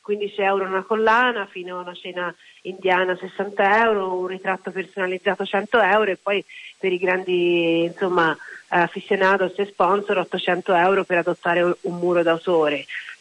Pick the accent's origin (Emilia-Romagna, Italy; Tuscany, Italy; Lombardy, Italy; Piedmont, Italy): Tuscany, Italy; Livorno; Bene, vengo da Livorno